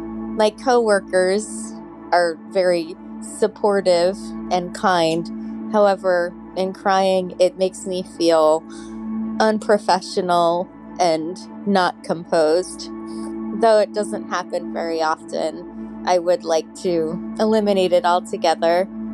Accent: Lancaster, Pennsylvania, United States; I'm from Lancaster, Pennsylvania.

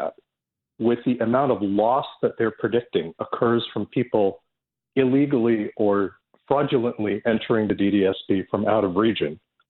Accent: Scarborough, Ontario, Canada; move out of Ajax and move into where I grew up in Scarborough.

